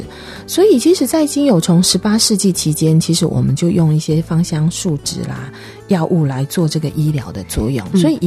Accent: China

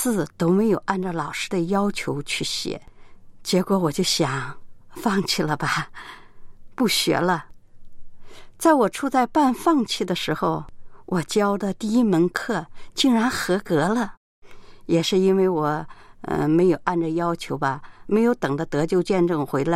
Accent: Gansu, China; 我是甘肃的

